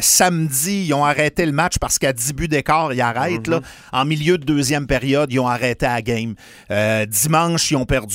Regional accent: Saint-Fulgence, Quebec, Canada; c'est parce que j'avais un poulailler quand j'étais jeune, moi, à Saint-Fulgence

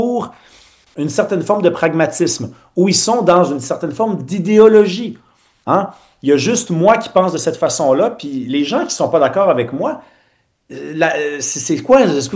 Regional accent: Montreal, Quebec, Canada; moi je suis Montréalais

